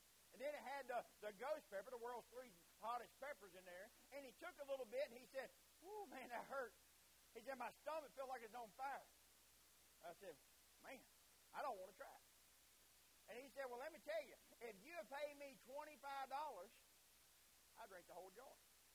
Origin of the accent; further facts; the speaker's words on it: United States; also born or lived in Bolivia; Proud to be an American. I thank God I'm an American citizen. I thank God I live in the country that is free. I have lived in different countries.